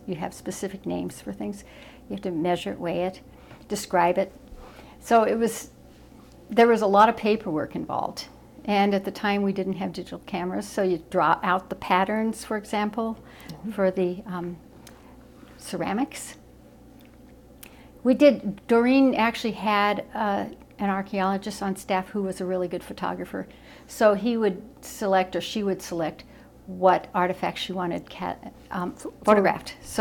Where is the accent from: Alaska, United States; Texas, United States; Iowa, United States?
Alaska, United States; Anchorage; but growing up, when I grew up in Anchorage, we didn't have very many stores where you could buy toys.